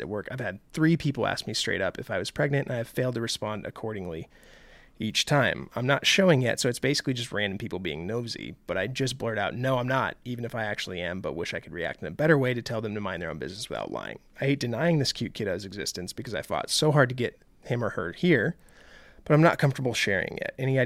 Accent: Norway; I'm from Norway and you both have typical Norwegian names.

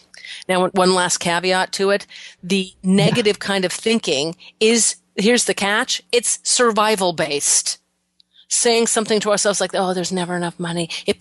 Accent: Colorado, United States; I'm from Colorado. I've seen plenty of dirt roads.

